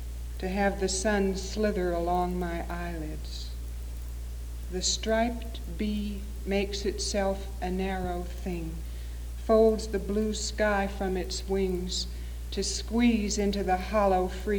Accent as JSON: {"language": "English", "town": "Seattle", "region": "Washington", "country": "United States", "tie": "born or raised there", "said": "I grew up in Seattle with almost daily visits to my grandfather's house."}